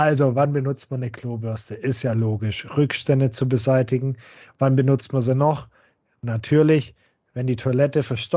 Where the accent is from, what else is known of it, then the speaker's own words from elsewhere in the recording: Baden-Württemberg, Germany; dann tendiere ich als Schwabe dazu, nicht so viel zu nehmen